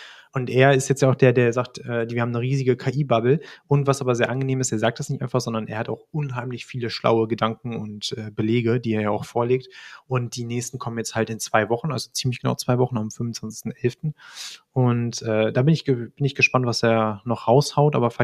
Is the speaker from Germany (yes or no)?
yes; Baden-Württemberg, Germany; Deswegen habe ich es noch nicht gemacht, da bin ich Schwabe.